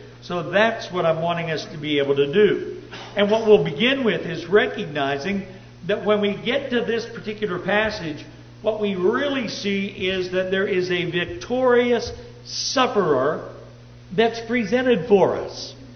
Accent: Upper Ohio Valley, United States; And the reason is that we grew up in the Upper Ohio Valley

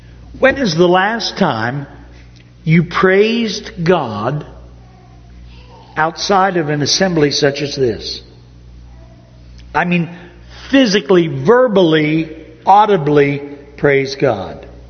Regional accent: Upper Ohio Valley, United States; as we grew up in the Upper Ohio Valley, mixed bathing, which was always a strange concept

